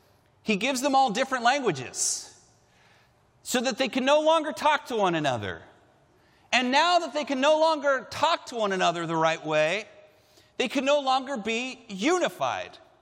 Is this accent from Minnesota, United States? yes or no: no; California, United States; only is everybody learning English, they're learning it with a California accent, which is amazing as a Californian.